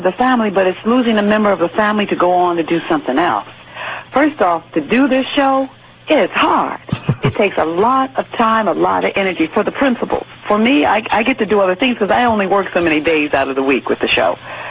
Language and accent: English; New York, United States; now in Los Angeles, United States; I came from New York to L.A., And I found a writer.